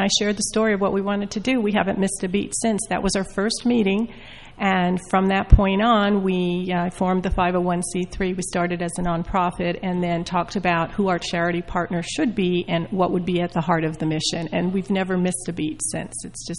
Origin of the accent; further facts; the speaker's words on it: New Jersey, United States; I'm from Bergen County originally